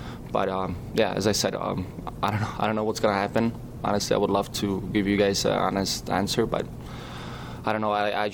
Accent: Czechia; I'm from Czech.

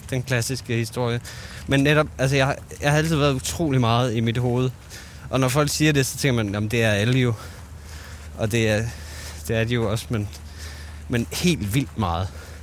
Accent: North Denmark Region, Denmark; Jeg voksede op i Nordjylland, i en meget, meget lille by. Eller uden for en meget, meget lille by.

